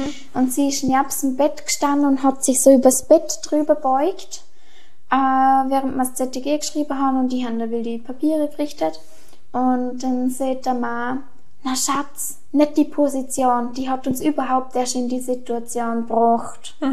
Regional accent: Vorarlberg, Austria; Also, wenn bei uns in Österreich bzw. in Vorarlberg, ich weiß nicht, ob es überall so ist

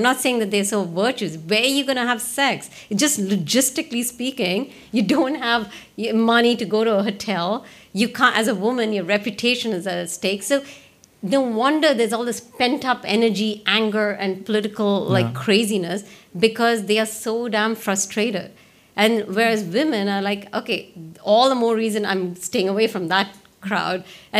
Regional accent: India; so I come from India and I was born and brought up there.

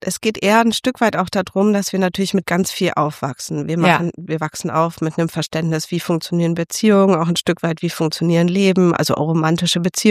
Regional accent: Berlin, Germany; Und ich komme aus Zehlendorf, aus einem sehr ordentlichen Bereich von Berlin, ganz anders als ich jetzt wohne.

